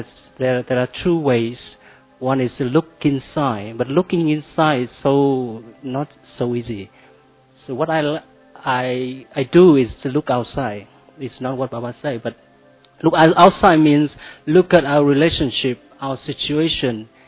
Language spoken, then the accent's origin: English; Vietnam; Om Shanti … I'm from Vietnam.